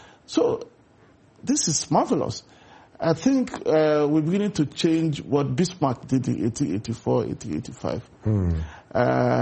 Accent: Nigeria; because I'm originally a Nigerian

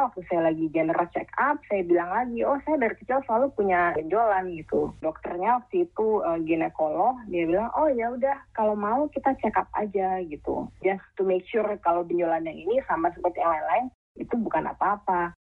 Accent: Indonesia; now in United States; Ibu saya datang waktu itu dari Indonesia, ikut membantu menjaga, dan suami saya juga orang Indonesia gitu.

